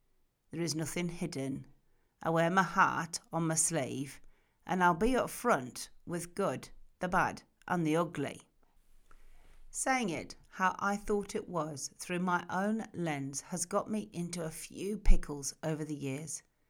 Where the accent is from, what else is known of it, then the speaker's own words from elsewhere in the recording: Yorkshire and the Humber, United Kingdom; I was born in Yorkshire, England